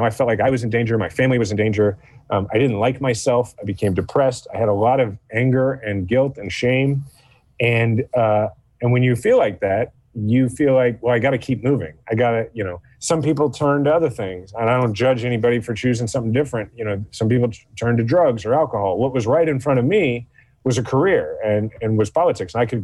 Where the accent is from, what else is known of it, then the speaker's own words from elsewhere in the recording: Kansas City, United States; I'm from Kansas City. I was in the military. I grew up, my dad was a cop.